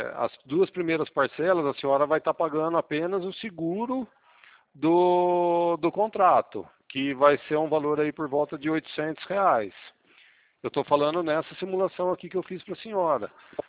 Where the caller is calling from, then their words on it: Pirassununga, São Paulo, Brazil; Isso, nós somos de Pirassununga. Pirassununga aqui também tem